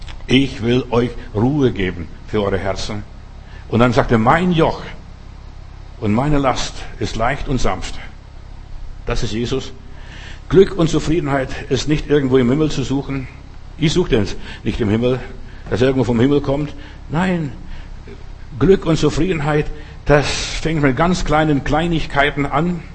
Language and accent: German; Switzerland; bin ich ein Schweizer, ein Bergler, verstehst?